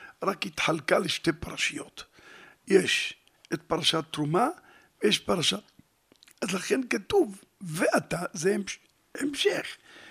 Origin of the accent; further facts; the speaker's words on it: Jerusalem, Jerusalem District, Israel; אנחנו בני ירושלים בלבד